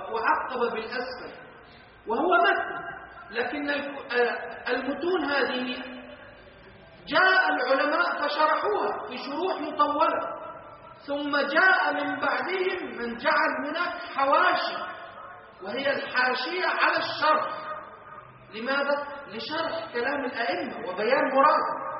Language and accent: Arabic; Egypt; عندنا في مصر